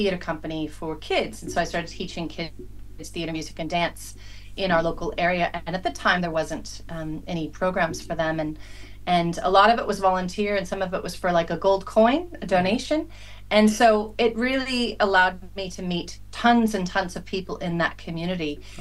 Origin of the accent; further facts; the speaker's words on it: Oregon, United States; now in New Zealand; I was a kid growing up in Oregon, and then I'd say that here in New Zealand, and it was, you know, met with a lot of confusion.